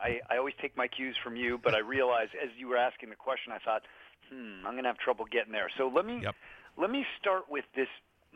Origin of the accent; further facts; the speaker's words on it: Colorado, United States; we grew up in Colorado